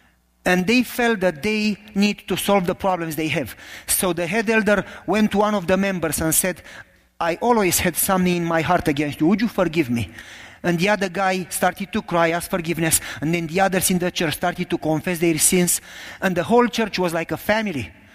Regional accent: Romania; accent: Romanian; English is a second language; now in United States; This is not a Canada accent, it's not Kentucky. This is Romanian accent, it's worse.

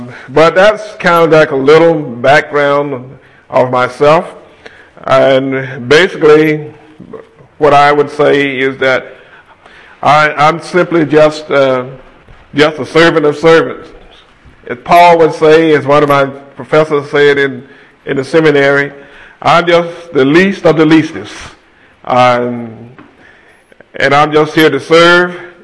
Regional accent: Nashville, Tennessee, United States; I'm from Nashville. We live in a little suburb called Goodlettsville. It's kind of the city in the country.

